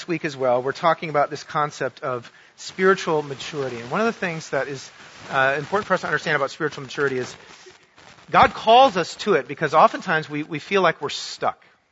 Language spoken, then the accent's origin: English; Minnesota, United States; also born or lived in New York; now in Florida, United States; And I grew up in Minnesota and upstate New York, where there is this stuff that comes in the wintertime called snow.